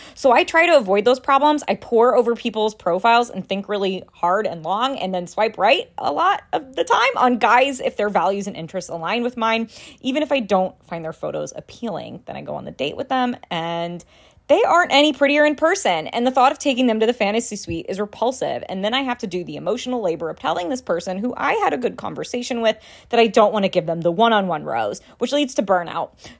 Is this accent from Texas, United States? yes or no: no; St. Louis, Missouri, United States; I hail from St. Louis, aka Ultimate Viking Country.